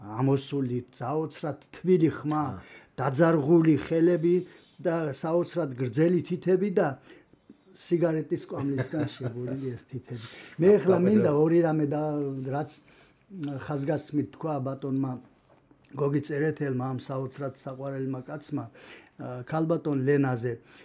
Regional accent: Kakheti, Georgia; მე კახეთში დავიბადე, გავიზარდე და ვიცოდი მურმან ლებანიძის არსებობა, რა თქმა უნდა.

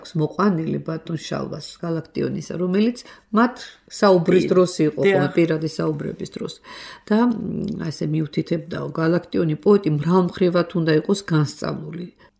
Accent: Imereti, Georgia; მე იმერელი ვარ ტობანიერიდან.

